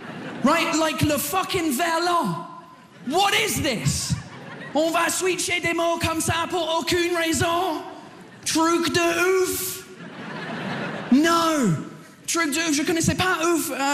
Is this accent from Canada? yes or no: no; England, United Kingdom; French is a second language; now in France; Je viens pas d'ici. Je viens de l'Angleterre.